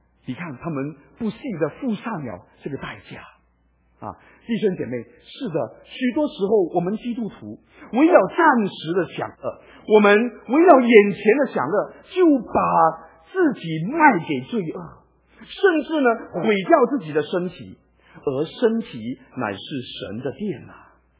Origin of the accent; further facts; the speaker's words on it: China; 这就是为什么我们中国人有一个传统就把这个福字倒了啊